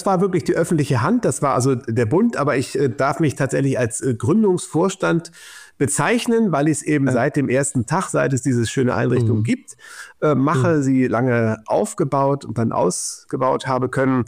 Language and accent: German; Hamburg, Germany; now in Berlin, Germany; derzeit lebe ich in Berlin und arbeite halb in Leipzig. Genau, ich komme aus Hamburg